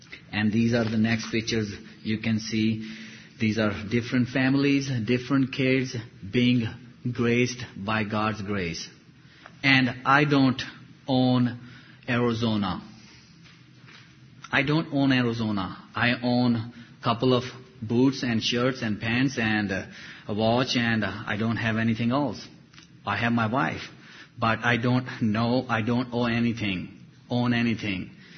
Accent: Pakistan; English is a second language; now in United States; I'm going as a American citizen back home in Pakistan first time.

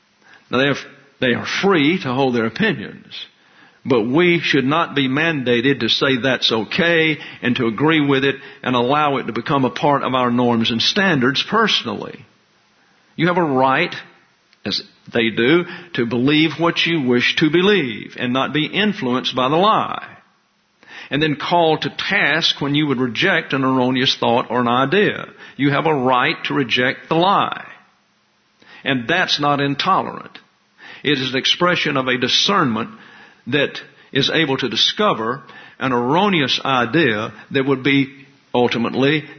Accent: the South, United States; I know this to be true because I'm from the South, where everyone goes to church.

